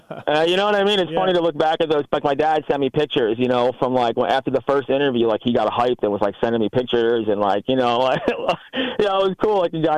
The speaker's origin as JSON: {"language": "English", "region": "New York", "country": "United States", "tie": "born or raised there", "lives_now": "Florida, United States", "said": "The girl that I'm engaged to now is from New York, from my hometown also."}